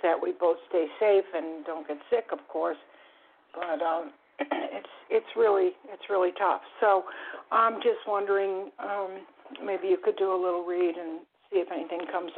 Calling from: Florida, United States; I'm calling from South Florida.

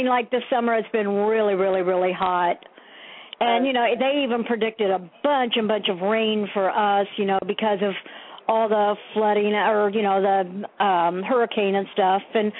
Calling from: Ohio, United States

